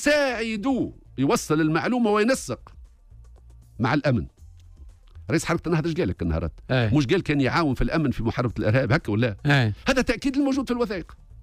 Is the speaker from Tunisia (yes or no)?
yes; Tunisia